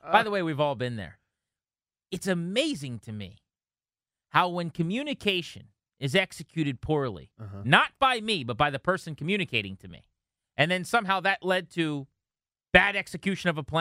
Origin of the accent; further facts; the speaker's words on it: King George, Virginia, United States; Jake's in King George, my hometown, one of the greatest counties in the Commonwealth.